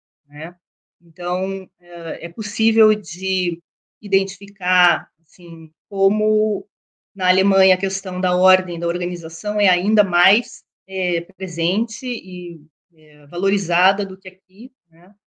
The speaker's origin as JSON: {"language": "Portuguese", "country": "Brazil", "lives_now": "Vienna, Austria", "said": "E eu me deparo com o meu desamparo como brasileira em Viena, não pertencendo, né, ainda, não tendo assim, um sentimento de pertencimento, não tendo um lugar."}